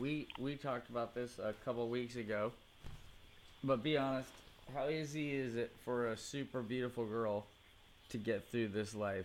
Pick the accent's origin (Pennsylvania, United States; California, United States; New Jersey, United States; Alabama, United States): California, United States; Coronado; I mean, it's like I grew up in Coronado